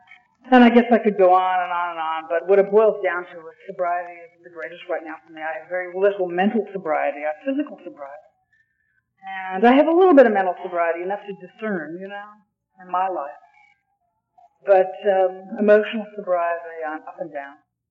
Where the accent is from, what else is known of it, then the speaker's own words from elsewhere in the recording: Lake Oswego, Oregon, United States; I was raised here. I was raised in Lake Oswego